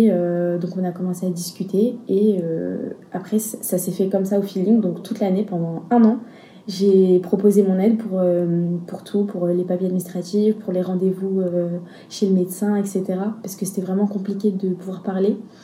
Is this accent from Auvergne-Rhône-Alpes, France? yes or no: no; Charleville-Mézières, Grand Est, France; Donc moi, je suis originaire de Charleville-Mézières. Et donc ça fait 2 ans que je suis là pour les études